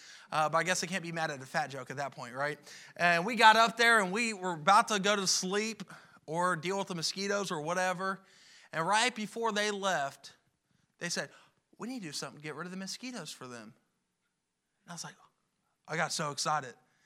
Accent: Cincinnati, Ohio, United States; Because like I said, I'm from Cincinnati, so I'm used to losing.

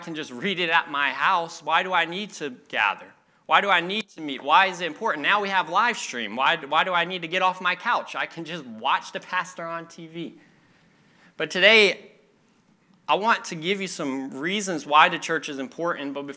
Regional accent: the South, United States; I grew up in the South, and if you're from the South and all of you live now in the South, there's a church on every corner.

